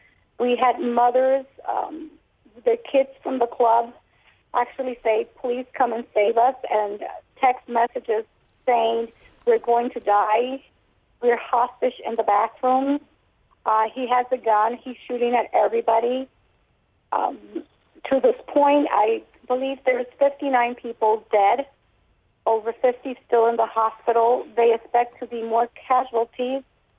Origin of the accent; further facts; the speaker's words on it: Florida, United States; We're not from Orlando. We're from a close-by city